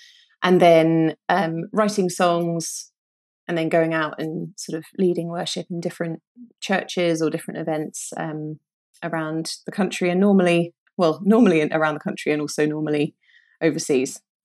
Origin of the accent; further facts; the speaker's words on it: London, United Kingdom; born and raised in London.